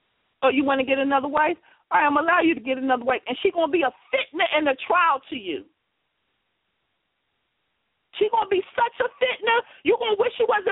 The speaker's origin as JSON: {"language": "English", "town": "Philadelphia", "region": "Pennsylvania", "country": "United States", "tie": "born or raised there", "said": "I grew up in Philadelphia. I learned under the Muslims that were in Philadelphia, and I grew up in the community"}